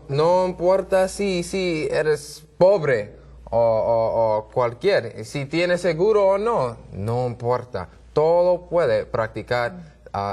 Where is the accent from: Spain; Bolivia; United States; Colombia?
United States; Brooklyn, New York; Soy de Nueva York, de Brooklyn